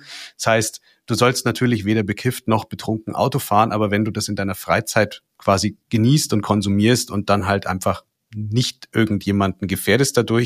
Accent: Bavaria, Germany; gerade bei uns in Bayern

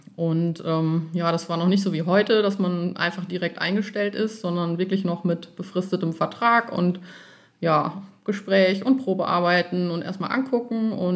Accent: Olpe, North Rhine-Westphalia, Germany; Ich komme gebürtig aus Olpe.

